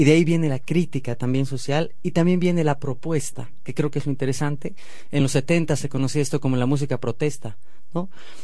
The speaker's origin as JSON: {"language": "Spanish", "country": "Bolivia", "said": "como cantautores, como bolivianos, para salir de nuestro país también y empezar a compartir con la gente todo lo que estamos viviendo allá"}